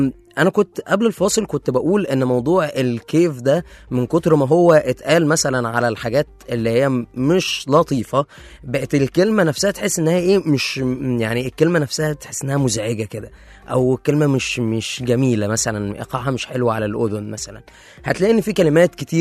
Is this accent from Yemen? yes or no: no; Egypt; اللي هو احنا كلنا كمصريين بنموت فيها كوباية الشاي بلبن